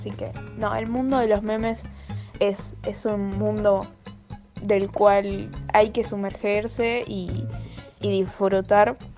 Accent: Viedma, Río Negro, Argentina; soy de Viedma, Río Negro.

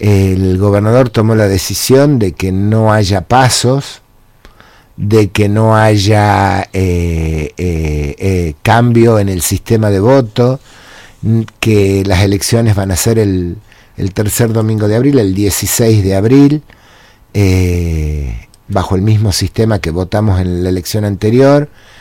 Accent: Aguaray, Salta, Argentina; Ah, mira, yo vengo de Aguaray.

